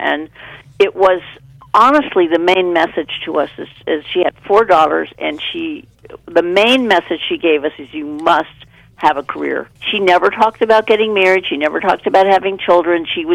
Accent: Beverly Hills, California, United States; Well, you know, I grew up in Beverly Hills. My parents were screenwriters.

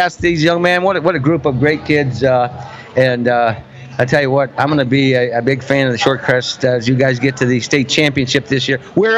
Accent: Midwest, United States; I'm from the Midwest myself, but my daughter lives in Chicago.

